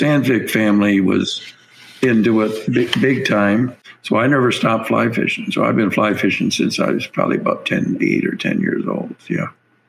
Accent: Saginaw, Michigan, United States; Well, I was born right here in Saginaw, Michigan, and I basically never left other than, you know, trips, and I have a place up north and stuff like that, but home base has always been around Saginaw.

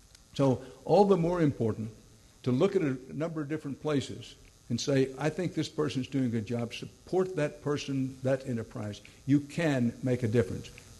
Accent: Houston, Texas, United States; Nonetheless, I came back to my hometown, Houston

